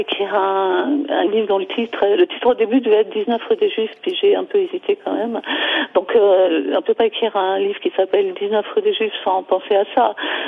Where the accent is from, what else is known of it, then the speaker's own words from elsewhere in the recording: France; moi je suis française